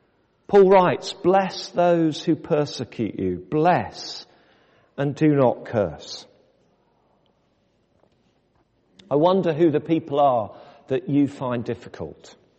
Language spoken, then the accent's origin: English; United Kingdom; I often think as British people, and we may not all be British, but I certainly think it's true in our country